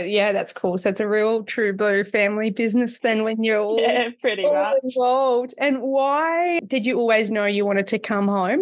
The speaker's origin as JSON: {"language": "English", "region": "Western Australia", "country": "Australia", "said": "Which town, actually, even though we're both from WA, I don't even know what town you're from."}